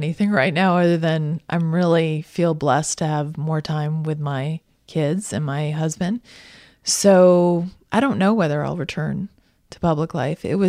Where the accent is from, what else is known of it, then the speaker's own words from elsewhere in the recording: United States; And I, as an American, I want to see him succeed.